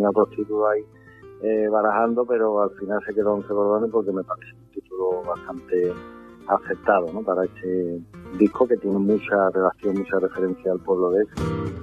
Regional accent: Écija, Andalusia, Spain; Entonces, bueno, él lo hizo como referencia a las 11 torres de Écija, de mi pueblo natal.

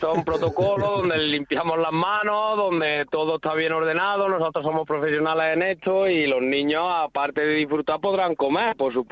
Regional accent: Estepa, Andalusia, Spain; Yo soy de Estepa, Sevilla, del pueblo de los mantecados.

